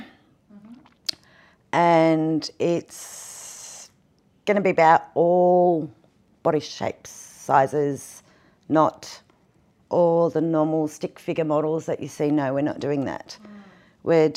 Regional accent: Foster, New South Wales, Australia; also born or lived in Toowoomba; I was born in Queensland in Toowoomba. Mm-hmm. Pretty much grew up around the mid-north coast, out on a farm and in Foster.

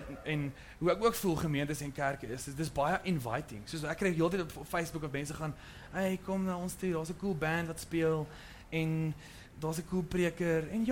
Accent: Potchefstroom, North West, South Africa; ek kom van Potchefstroom af, en dit is een baie conservatieve dorpie

